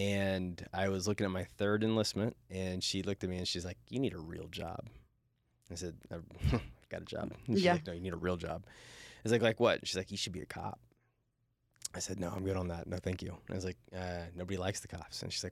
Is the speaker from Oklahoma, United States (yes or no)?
yes; Oklahoma, United States; moved away as an adult; I was born and raised in Oklahoma, town about the size of a nickel, like 300 to 400 people in it.